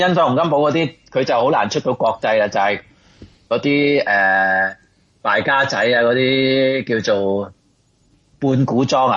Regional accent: Hong Kong; 咁但係我哋成日作為香港人

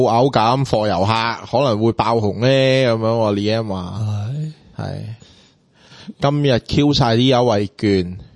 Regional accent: Hong Kong; 我都系同佢用广东话沟通，佢都知道我系香港人噶、我哋揸住张港澳回乡证噶

